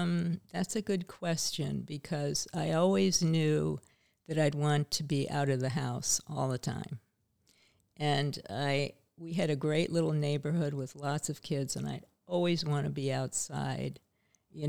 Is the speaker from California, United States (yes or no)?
no; Buffalo, New York, United States; I grew up in Buffalo, New York, in a sort of upper middle class neighborhood and family, and very privileged.